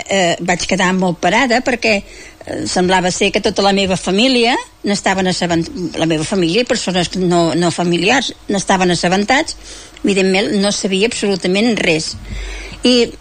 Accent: Manresa, Catalonia, Spain; born there; 1948 a Manresa i havia estat veí, bueno, vaig néixer a Manresa al carrer Joc de la Pilota.

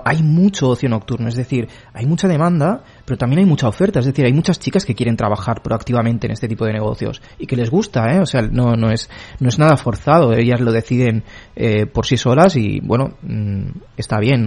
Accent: Spain; ¿De dónde eres? ¿Soy de España?

